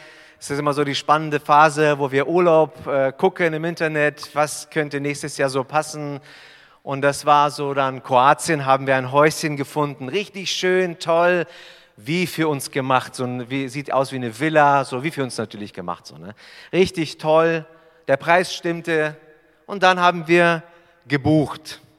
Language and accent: German; Albershausen, Baden-Württemberg, Germany; Albershausen liegt bei Stuttgart. Wir kommen aus Albershausen, Göppingen, Stuttgart